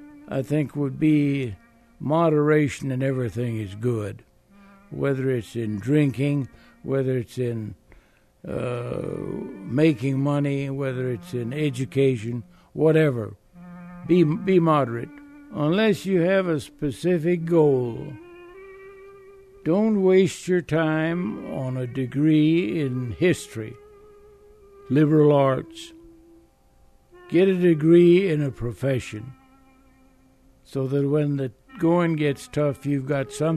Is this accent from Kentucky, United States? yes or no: no; Texas, United States; born there; I was born in Fayette County, which is about 85 miles down the road from Austin. Until I was 4 or 5 years old, my parents didn't have a car. We had a horse and a buggy.